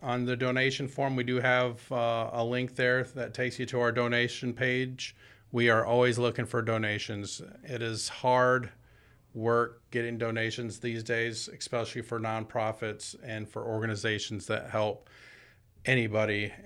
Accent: Michigan, United States; Originally from Michigan.

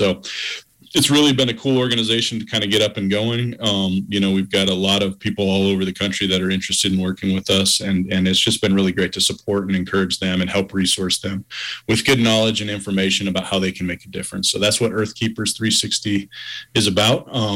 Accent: Santa Fe, New Mexico, United States; So I was born and raised here in Santa Fe, grew up here, and, went off to school in Florida

